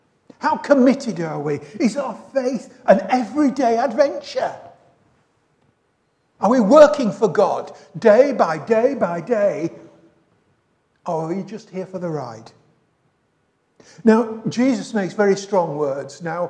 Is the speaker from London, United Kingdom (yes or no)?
no; Yorkshire and the Humber, United Kingdom; you can probably tell where I come from. I come from the north. I come from Yorkshire.